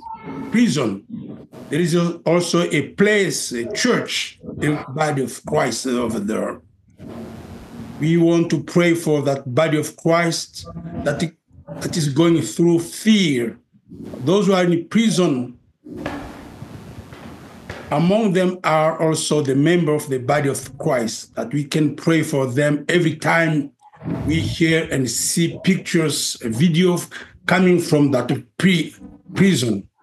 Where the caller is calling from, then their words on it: Arizona, United States; Hi. I'm calling from Arizona, and I want to say happy Easter to everybody.